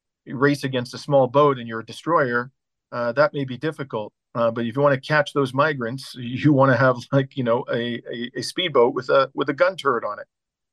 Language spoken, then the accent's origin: English; Canada; accent: North American; look, I come from Canada, but I'm Greek. And I spent half the year in Greece.